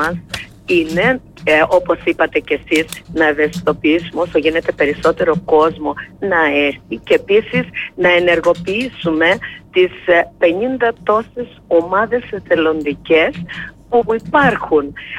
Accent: Ano Asites, Crete, Greece; ξεκινήσαμε πρώτα απ' όλα από το χωριό μου της Άνω Ασίθες

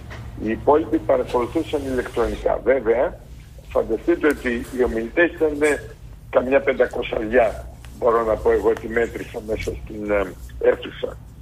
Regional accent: Greece; επειδή είμαστε ως Ελλάδα τώρα, σκέφτομαι ως Έλληνες, σύμμαχοι με τη Γαλλία

